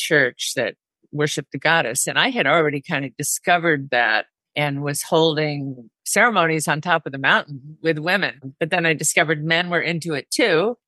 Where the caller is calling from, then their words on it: San Francisco, California, United States; Bay Area, San Francisco.